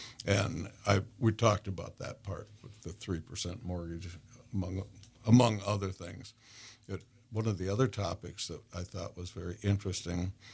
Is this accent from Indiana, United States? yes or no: no; Florida, United States; because they're from Mississippi and we're from Florida.